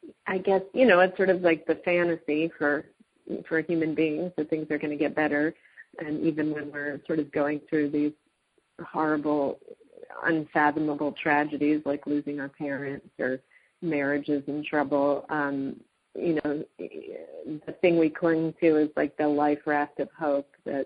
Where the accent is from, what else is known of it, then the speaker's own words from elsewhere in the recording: Woodstock, New York, United States; I grew up in Woodstock, New York, so I always. I am from a very small town